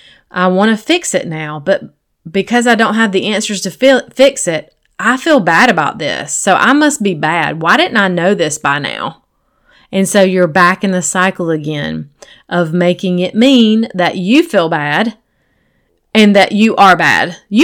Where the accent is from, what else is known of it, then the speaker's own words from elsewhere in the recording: the South, United States; No, I'm talking about those lines that gets crossed, especially growing up in the South inside of church.